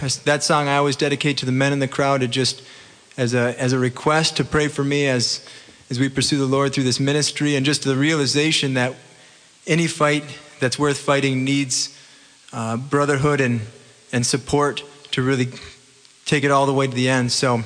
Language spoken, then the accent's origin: English; Minnesota, United States; I'm from the Twin Cities area, Minnesota.